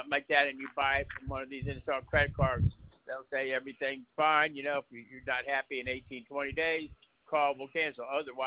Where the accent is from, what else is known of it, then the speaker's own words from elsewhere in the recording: Key Largo, Florida, United States; I told you, Key Largo, Florida.